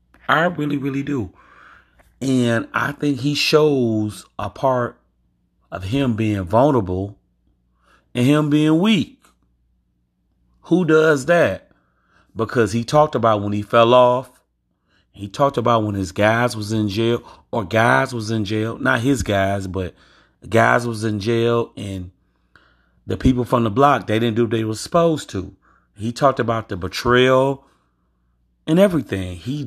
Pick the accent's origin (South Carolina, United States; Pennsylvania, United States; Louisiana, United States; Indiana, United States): Louisiana, United States; Bastrop; also born or lived in Elgin, United States / Chicago, United States; now in Rockford, United States; I'm in Rockford, Illinois. I'm from Bastrop, Louisiana. The home of the Hustlers, by the way.